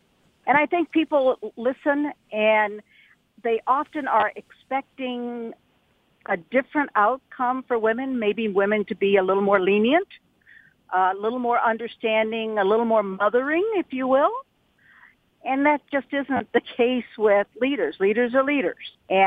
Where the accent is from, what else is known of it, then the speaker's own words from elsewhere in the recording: Earlington, Kentucky, United States; but I am from Western Kentucky. I was born in Hopkinsville. I grew up in Earlington, Kentucky, and so Western Kentucky is home for me